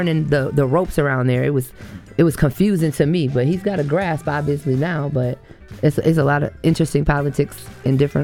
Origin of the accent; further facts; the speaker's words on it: Madison, Wisconsin, United States; I grew up in Madison and I was like, oh, I do that.